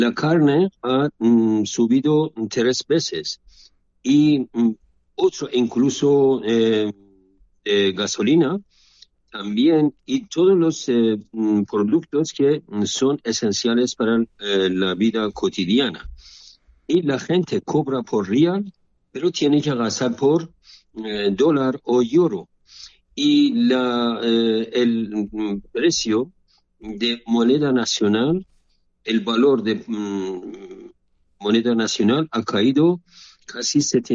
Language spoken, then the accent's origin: Spanish; Iran; now in Mexico; muy preocupado por lo que está ocurriendo en mi país.